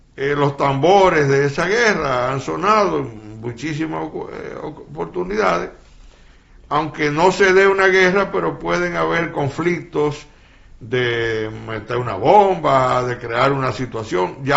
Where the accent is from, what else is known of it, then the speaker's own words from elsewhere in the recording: Villa García, Dominican Republic; born there; yo nací cerca del kilómetro 17 de la autopista Duarte, en Villa García.